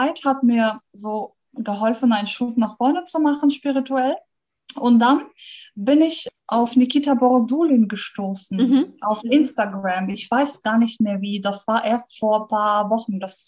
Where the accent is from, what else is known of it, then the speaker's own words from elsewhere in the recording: Russia; now in Bremen, Germany; Ich lebe in Bremen. Ich komme eigentlich aus Russland und lebe seit 20 Jahren in Deutschland.